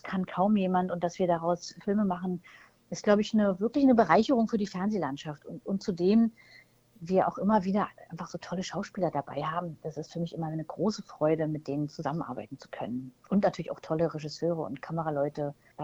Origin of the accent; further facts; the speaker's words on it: East Germany, Germany; Und wir kommen ja beide aus der DDR und kennen da auch viele Leute